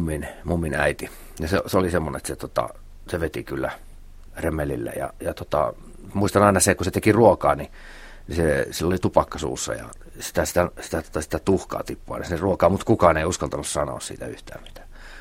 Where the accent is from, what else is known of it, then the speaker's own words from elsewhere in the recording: Savonlinna, South Savo, Finland; Synnyin Savonlinnassa ja asuin siellä 18 vuotta.